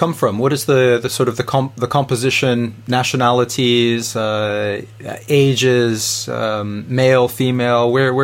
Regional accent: Canada; now in United Kingdom; I'm a Canadian, but I'm based here in the UK. I've been based in the UK for several years

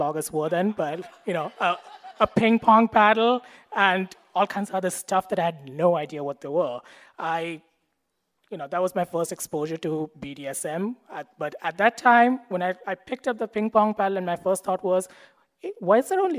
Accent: Mumbai, Maharashtra, India; moved away as an adult; now in United States; I grew up in Mumbai, which is a teeming city of 20 million people, in a culture that never really ever talks about sex

